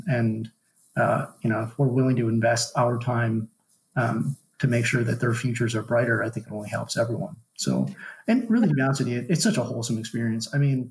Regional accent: Chicago, Illinois, United States; I'll have a little plug here, but I'm from Chicago.

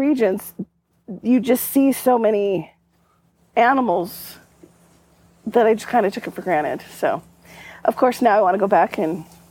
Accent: Intermountain West, United States; Probably, since I grew up over in the Intermountain West of most likely, and I've been to Yellowstone

